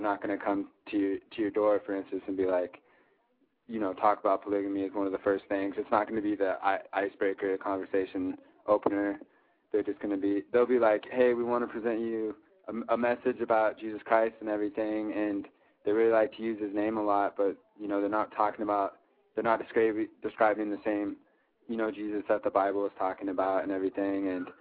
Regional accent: Missoula, Montana, United States; also born or lived in Hamilton, Montana; I was born in Missoula, Montana, and kind of grew up in between, you know, I lived there for a little while, and then I also lived in, there's a small town about 45 miles south of there. It's in the Bitterroot Valley. It's called Hamilton.

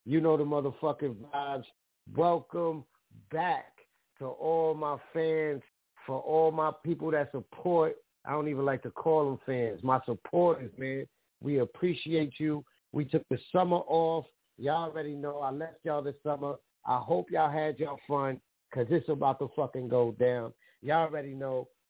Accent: Bronx, New York, United States; You know, I'm from the Bronx, New York City. So I definitely got to play my peoples from the Bronx.

